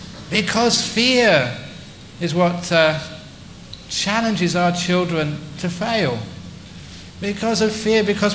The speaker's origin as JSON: {"language": "English", "region": "London", "country": "United Kingdom", "tie": "born or raised there", "said": "I grew up in London in the 60s and early 70s, before I became a monk"}